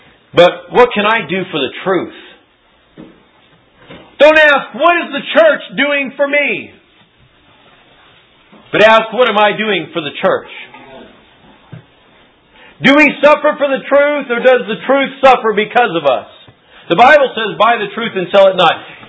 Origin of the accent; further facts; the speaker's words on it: Albuquerque, New Mexico, United States; I was raised in Albuquerque. They were interested in the fact that I was raised in Albuquerque. I went to Manzano High School